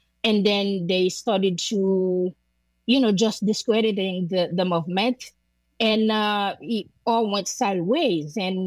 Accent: Jacmel, Sud-Est, Haiti; And the road leading to Jacmel, my hometown, was closed through Martissant, which is like, you know, a very big neighborhood region in Port-au-Prince.

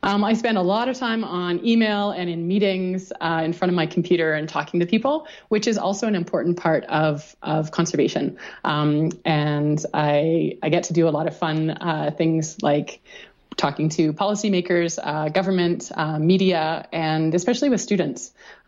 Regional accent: Canada; also born or lived in East Africa; I grew up partly in East Africa and partly in different parts of Canada.

